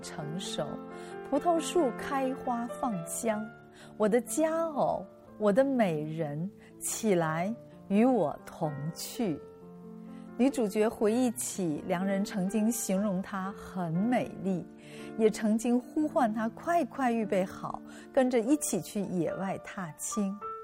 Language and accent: Chinese; China; 而我们中国人喜欢用竹子来代表平安